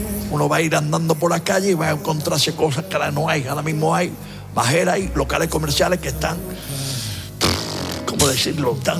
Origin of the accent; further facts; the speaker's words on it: Santa Clara, Villa Clara, Cuba; born there; yo fui nacido en Cuba. Yo nací en Santa Clara. Tengo casi 70 años, tengo 69 años